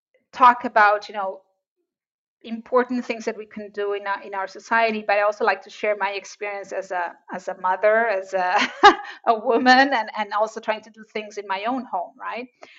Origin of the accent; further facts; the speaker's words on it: Brazil; So, you know, I'm original from Brazil.